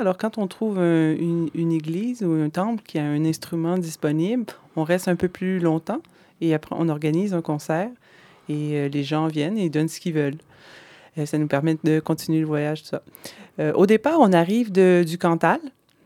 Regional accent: Canada; je viens du Canada avec mon copain Sébastien. On est à vélo depuis 3 ans.

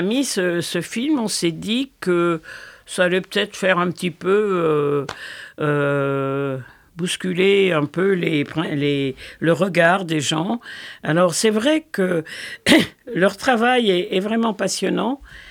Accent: Antilles, France; Écoutez, moi, je suis originaire des Antilles.

